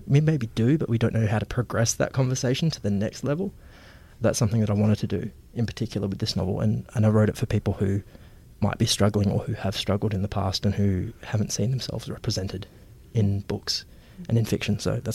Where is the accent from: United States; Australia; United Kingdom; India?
Australia; Geraldton, Western Australia; growing up in Geraldton, you know, I grew up gay in the country